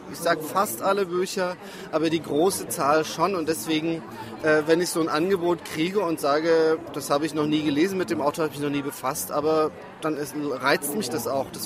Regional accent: Dresden, Saxony, Germany; Ich bin in Dresden geboren und aufgewachsen und bin dort auf einer Schule gewesen mit Sprachschwerpunkt und hatte als dritte Fremdsprache Tschechisch.

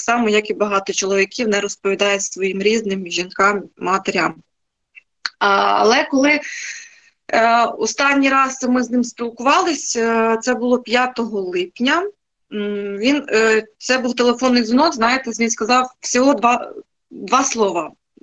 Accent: Mykolaiv Oblast, Ukraine; ми переїхали на Миколаївщину, тому що тут моя мама, я родом з Миколаївщини, і ми приїхали сюди під час повномасштабного вторгнення.

